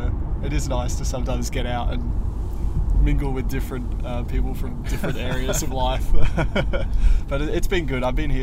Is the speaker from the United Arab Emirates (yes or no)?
no; Australia; as you can tell I am Australian and I need sunshine to function.